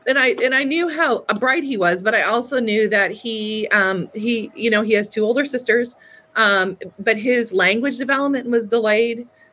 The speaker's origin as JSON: {"language": "English", "region": "Northeast", "country": "United States", "lives_now": "St. Louis, United States", "said": "I come from the Northeast, you know, where I spent most of my life and my career. And then I was in Chestertown, Maryland"}